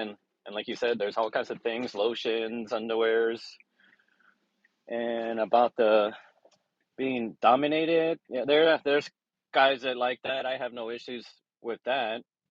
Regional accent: United States; maybe because I'm a American, nice Latino is different.

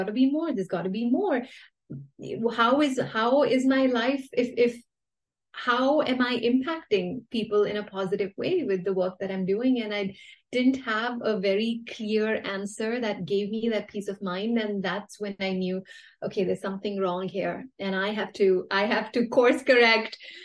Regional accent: India; So growing up, as all Indian parents encourage us, my parents would also always tell me, work hard and you should be disciplined.

